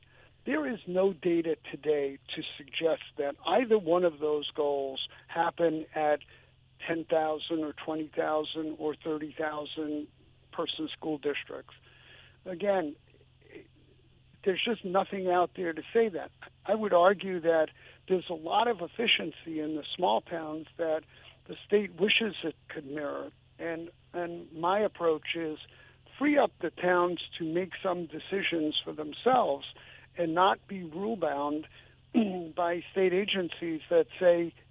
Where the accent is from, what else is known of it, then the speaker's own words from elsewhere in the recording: Brooklyn, New York, United States; I am from Brooklyn, New York. I know what education was like in the city.